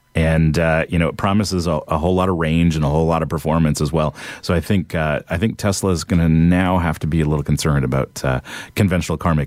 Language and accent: English; St. Catharines, Ontario, Canada; That's my hometown.